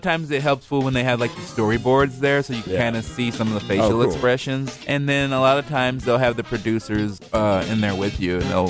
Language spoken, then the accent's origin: English; Portland, United States; I mean, I'm from Portland, and so I thought about doing it there